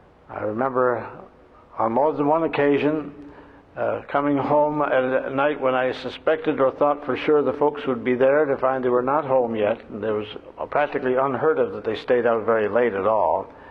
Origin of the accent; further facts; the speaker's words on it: Toronto, Ontario, Canada; I was brought up in the People's Church, Toronto, where Oswald J. Smith was the pastor